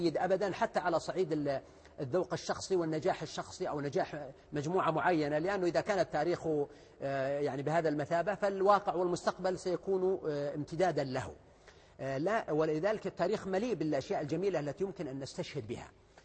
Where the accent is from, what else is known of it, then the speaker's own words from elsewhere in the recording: Saudi Arabia; أنا أقول مثلا نحن كسعوديين فينا كذا وفينا كذا